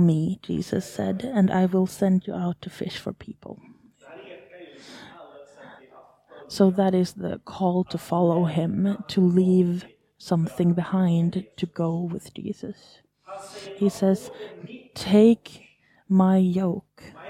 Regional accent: Sweden; English is a second language; I'm from Sweden, so I'm allowed to go around a little bit. There is certain churches. I grew up in free churches in Sweden

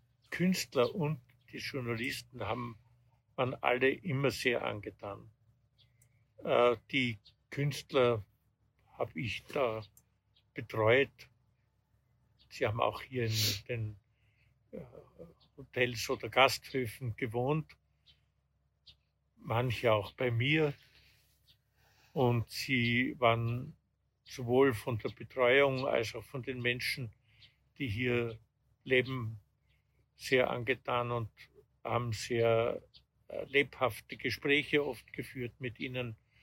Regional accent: Graz, Styria, Austria; Ich bin ja noch in der Kriegszeit geboren, 1942. Und nach dem Krieg, nach 1945, hat es eigentlich nichts gegeben.

